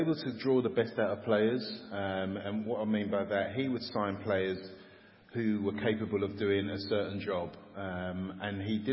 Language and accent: English; Stratford, London, United Kingdom; So I grew up in East London, Stratford, East London, and lived there for 18 years, and lived in a high-rise block of flats for most of those years. My parents were from the Caribbean